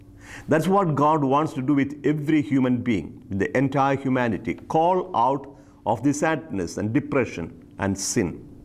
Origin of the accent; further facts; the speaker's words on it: India; I, for example, an Indian, have an identity as an Indian and a passport, Indian passport. When I am abroad, I'll be known as a person coming from India, holding an Indian passport.